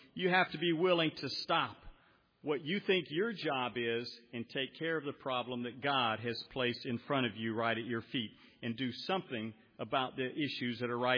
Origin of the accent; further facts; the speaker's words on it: Liberia; I grew up in Africa. My parents moved to Liberia in 1970. I was in first grade.